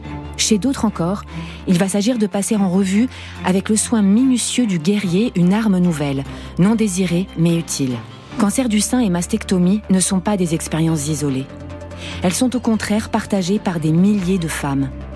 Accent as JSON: {"language": "French", "town": "Levallois-Perret", "region": "Île-de-France", "country": "France", "tie": "born or raised there", "said": "Alors moi, je suis une femme blanche. J'ai 50 ans et j'ai grandi dans une famille de classe moyenne, plutôt bourgeoise, à 50 mètres du périphérique, à Paris, et enfin, plus précisément à Levallois-Perret."}